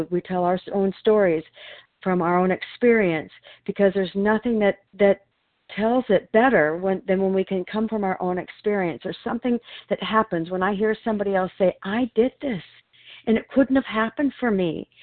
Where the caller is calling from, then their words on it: Oregon, United States; I'm a recovered compulsive overeater. I'm calling in from Oregon today.